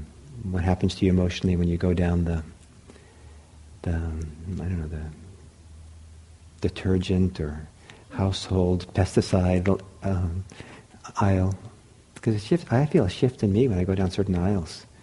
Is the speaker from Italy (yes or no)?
yes; Italy; remember when I was in Italy, growing up in Italy, when I was 17, or eight, I guess I was 18, I had really long hair